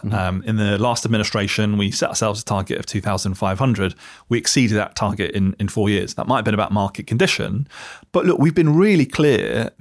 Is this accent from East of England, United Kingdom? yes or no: no; Leicester, East Midlands, United Kingdom; Where I grew up in Leicester, it was on a big semicircle of grass.